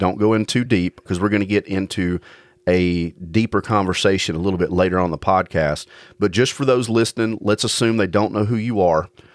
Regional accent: Alabama, United States; accent: Alabama; now in Lebanon, United States; I can't help it. I'm originally from Alabama. This is how we sound. God made us this way. So cut us some slack. I now live just outside of Nashville, Tennessee, in a little town called Lebanon.

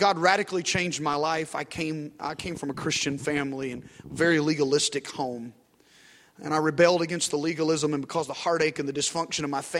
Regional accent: Arkansas, United States; now in Dallas, United States; you want to go pastor a church in my hometown in rural Arkansas?

